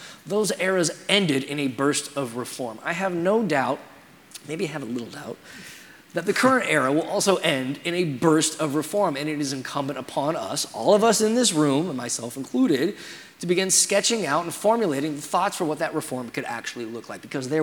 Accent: New York City, New York, United States; And I don't say that just as a New Yorker who's going to catch a train back there later today, or just as an American

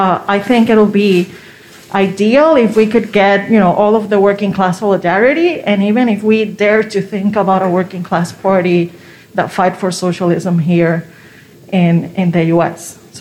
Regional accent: Puerto Rico; I'm also from Puerto Rico

